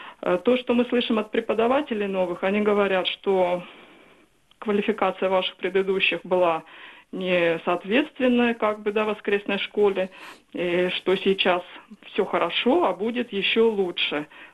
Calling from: Moscow, Russia; я из Москвы.

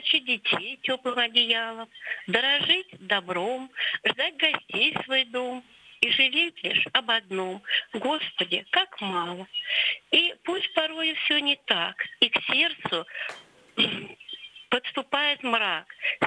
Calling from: Moscow Oblast, Russia; я звоню из Московской области.

